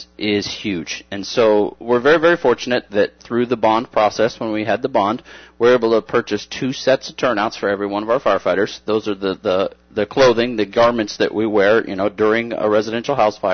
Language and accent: English; Bullhead City, Arizona, United States; born there; I was born here in Bullhead City.